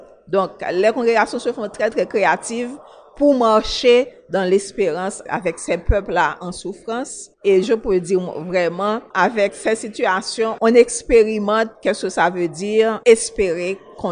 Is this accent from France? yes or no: no; Haiti; moi je suis d'Haïti